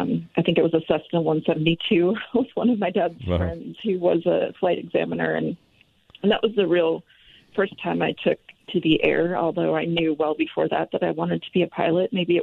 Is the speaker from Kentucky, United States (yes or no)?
no; River Falls, Wisconsin, United States; I grew up in River Falls, Wisconsin. So we're, you know, western Wisconsin, pretty close to the Twin Cities area.